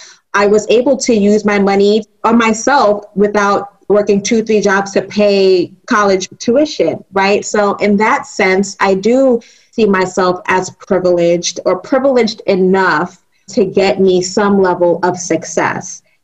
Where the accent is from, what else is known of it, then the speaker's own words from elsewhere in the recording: United States; I was born in America. I am an American. I grew up with both of my parents who are still married.